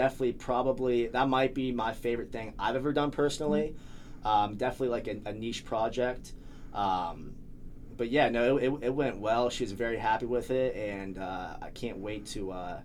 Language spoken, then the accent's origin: English; Zanesville, Ohio, United States; So I'm from Zanesville, so I'll go out to Zanesville.